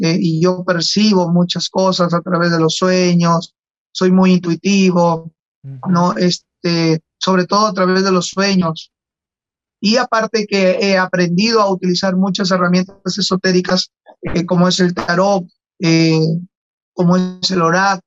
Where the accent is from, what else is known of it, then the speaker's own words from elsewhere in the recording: Chiclayo, Lambayeque, Peru; Yo soy norteño, soy chiclayano